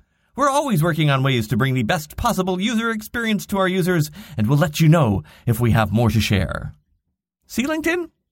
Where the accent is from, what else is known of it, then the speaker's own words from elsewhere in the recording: Canada; I'm Canadian, right?